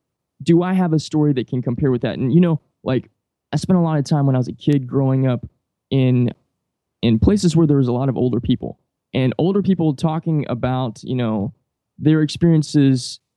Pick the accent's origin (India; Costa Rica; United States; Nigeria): United States; the South; I grew up in the South in America.